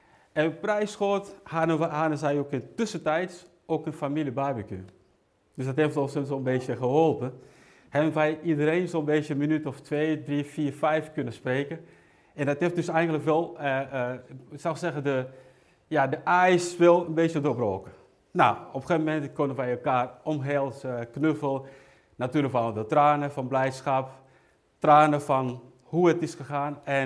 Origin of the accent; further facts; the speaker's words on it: Angola; ik kom uit Angola.